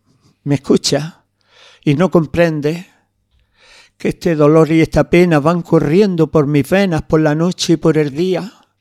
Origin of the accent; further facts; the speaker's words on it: Granada, Andalusia, Spain; Pero no se me olvida mi tierra, mi Albaicín, mi Granada.